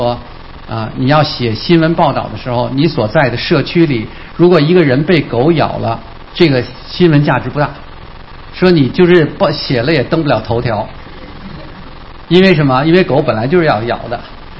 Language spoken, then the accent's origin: Chinese; Beijing, China; 我是北京人啊，我们北京孩子小的时候，就我那个年代的时候啊，上个世纪50年代出生的这样的人啊